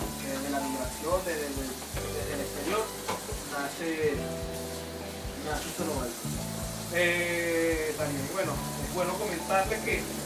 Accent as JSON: {"language": "Spanish", "country": "Venezuela", "moved": "as an adult", "lives_now": "Chile", "said": "yo tengo 3 años viviendo aquí en Chile. Yo, como todo venezolano migrante, bueno, llegué acá a este hermoso país que nos abrió las puertas, y me vine con mi esposa."}